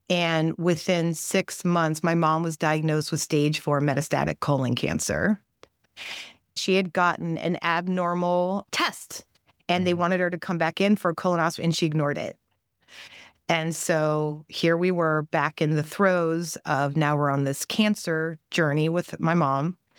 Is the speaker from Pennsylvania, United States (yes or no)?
yes; Pittsburgh, Pennsylvania, United States; I'm from Pittsburgh, Pennsylvania. So they had us all there.